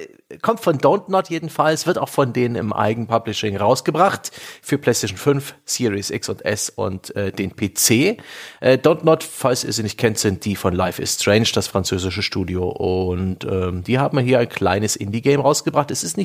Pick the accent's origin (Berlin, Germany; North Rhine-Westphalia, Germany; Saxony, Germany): Saxony, Germany; now in Franconia, Germany; Ich bin ja in der Nähe der Sächsischen Schweiz groß geworden und habe da auch ein bisschen Kletterkultur mitgekriegt.